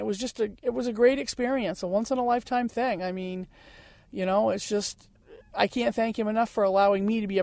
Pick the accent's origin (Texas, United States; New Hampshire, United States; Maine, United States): New Hampshire, United States; Newport; I'm from Newport, New Hampshire, and I'm a small business owner.